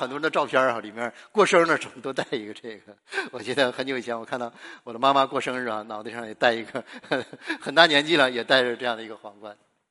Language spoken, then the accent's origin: Chinese; Northeast China, China; 我是东北人啊，你知道我们东北人点菜去饭店呢